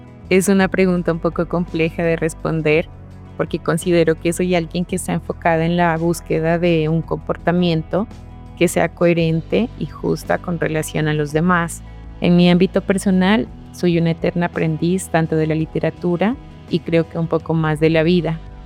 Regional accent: Nariño, Colombia; mi pueblo natal, que es Andoná, un pueblo muy cálido, ubicado al suroccidente de Nariño.

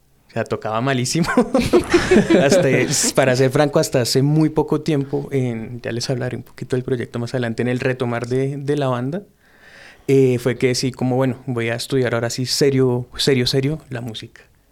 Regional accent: Bogotá, Colombia; Nosotros crecimos en Las Ferias, La Estrada, Santa María del Lago.

